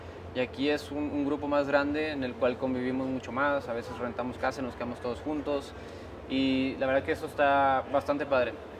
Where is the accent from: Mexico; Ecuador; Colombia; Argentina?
Mexico; northern Mexico; Siendo norteño, compadre, ese es mi día perfecto.